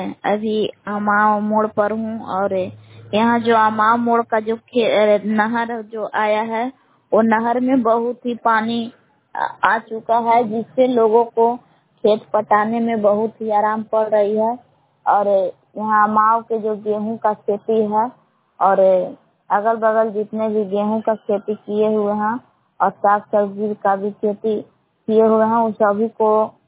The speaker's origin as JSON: {"language": "Hindi", "town": "Belan", "region": "Bihar", "country": "India", "said": "ग्राम बेलान जिला कैमूर की निवासी हूँ।"}